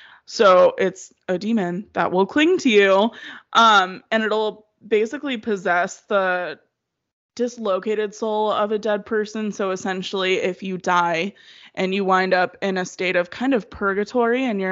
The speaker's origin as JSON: {"language": "English", "town": "Waterford", "region": "Michigan", "country": "United States", "said": "Oh, I was from Waterford."}